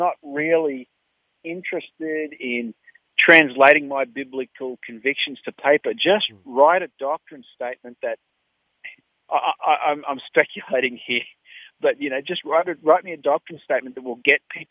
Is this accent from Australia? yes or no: yes; Australia; Just because I want people aware I'm from Australia